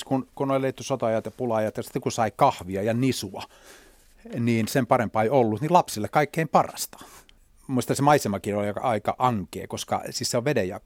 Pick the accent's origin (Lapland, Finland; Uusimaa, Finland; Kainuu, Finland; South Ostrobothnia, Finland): Uusimaa, Finland; Helsinki; mä oon syntynyt Helsingissä. Mun lapsuuden koti on Meilahdessa. Ei kovinkaan kaukana Tamminiemessä siellä yhdessä puuhuvilassa.